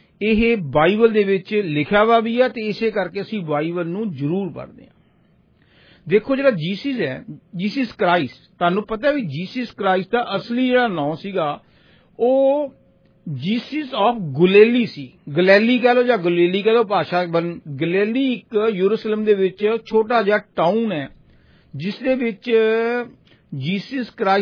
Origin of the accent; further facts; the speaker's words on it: Barnala, Punjab, India; ਜਿਸ ਤਰ੍ਹਾਂ ਸਾਡੇ ਇੰਡੀਆ ਚ ਰਿਵਾਜ਼ ਹੈ ਨਾ, ਅਸੀਂ ਕਹਿੰਦੇ ਸਾਡੇ ਇੱਕ ਮੈਂ ਬਰਨਾਲੇ ਤੋਂ ਹਾਂ